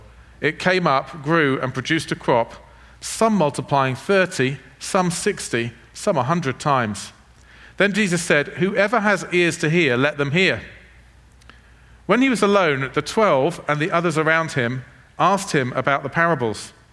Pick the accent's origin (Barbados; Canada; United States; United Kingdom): United Kingdom; England; As an English person, one of the habits that the entire nation I come from has is that we drink tea all the time.